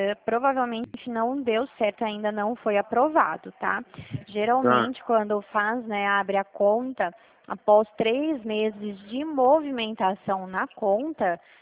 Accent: Dracena, São Paulo, Brazil; Eu sou aqui da Central, a minha cidade fica em Dracena.

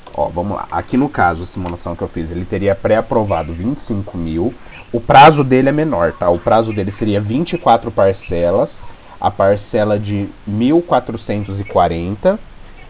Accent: Bauru, São Paulo, Brazil

